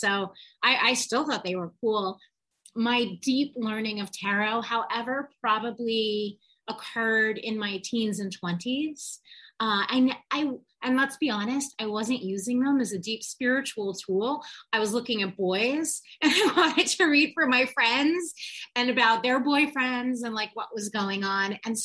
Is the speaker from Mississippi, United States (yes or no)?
no; New York, United States; born there; now in Manhattan, United States; No, I was born in the Adirondacks in upstate New York, but I had this crazy hippie mother who literally brought me around the country. I lived in 27 different homes before I moved here, actually to this building in 1988 in Manhattan.